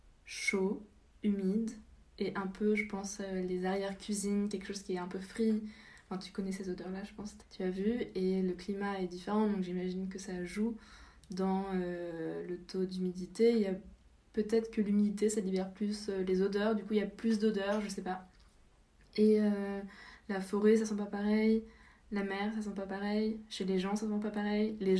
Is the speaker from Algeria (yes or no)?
no; France; J'ai grandi en France, mais j'ai été beaucoup au Japon, parce que mon père est japonais. Donc j'ai passé beaucoup d'été au Japon quand j'étais petite.